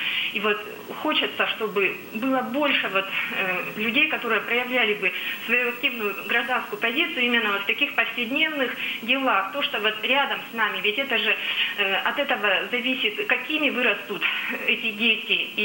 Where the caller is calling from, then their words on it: Vologda, Vologda Oblast, Russia; я звоню из Вологды.